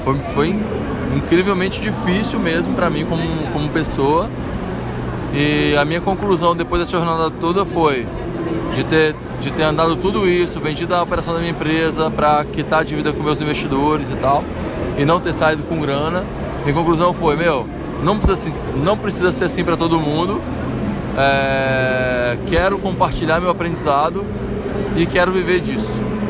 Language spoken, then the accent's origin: Portuguese; Minas Gerais, Brazil; Eu vim do planeta de Minas Gerais.